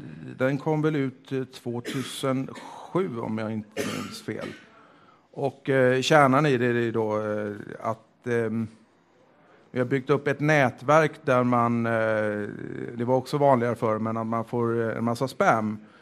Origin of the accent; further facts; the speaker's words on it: Denmark; Swedish is a second language; Jag är då en dansk virrhjärna